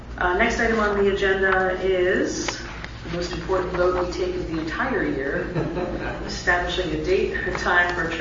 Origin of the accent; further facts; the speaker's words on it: New Jersey, United States; trust me, I grew up in New Jersey where trick-or-treat was on October 31st.